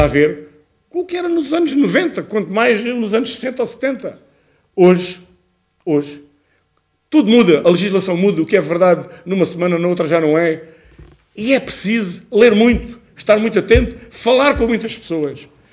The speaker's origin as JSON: {"language": "Portuguese", "town": "Peixão", "country": "Portugal", "said": "Sou de Peixão."}